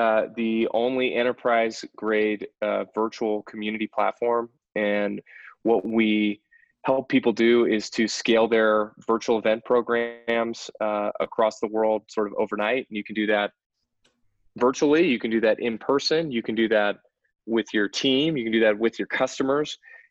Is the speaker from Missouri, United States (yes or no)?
no; Tampa, Florida, United States; also born or lived in Europe / Salt Lake City; now in Palo Alto, United States; I grew up in Tampa, Florida, and we moved around Europe. I lived over there for about 6 years, and then I did high school just north of Salt Lake City